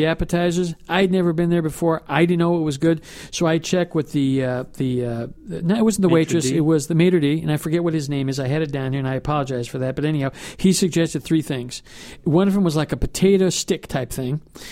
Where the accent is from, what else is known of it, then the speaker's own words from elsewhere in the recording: Los Angeles, California, United States; We're born and raised in L.A.